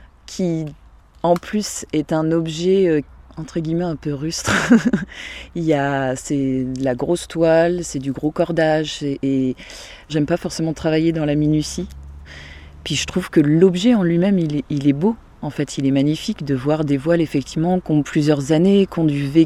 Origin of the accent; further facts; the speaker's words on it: Orléans, Centre-Val de Loire, France; moi j'ai toujours grandi en bord de Loire. À la base, je suis d'Orléans, de la campagne.